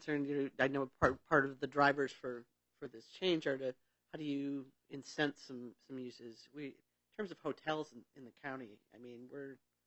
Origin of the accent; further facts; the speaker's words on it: Detroit, Michigan, United States; I grew up in Detroit, and you could walk to the store and get milk and that kind of thing.